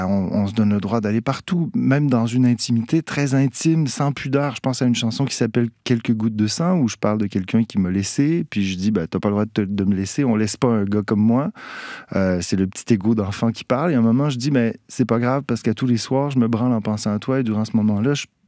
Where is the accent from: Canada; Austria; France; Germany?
Canada; en tant que Canadien, un pays où on a des programmes sociaux, où on est quand même de nature et historiquement très accueillant